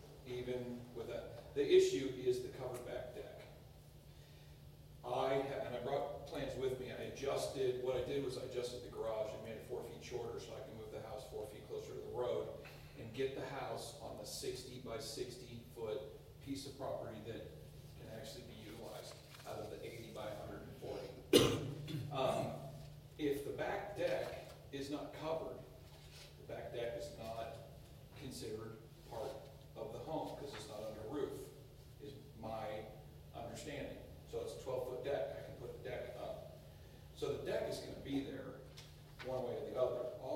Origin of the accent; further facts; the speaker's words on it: Pennsylvania, United States; now in Missouri, United States; I am not originally from Missouri. I'm from Pennsylvania.